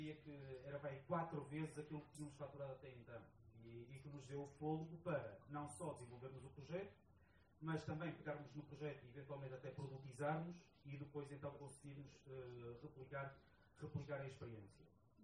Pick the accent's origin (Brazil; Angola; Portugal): Portugal; Quando sempre quis voltar a Portugal, eventualmente nós, como portugueses, também nos queixamos muito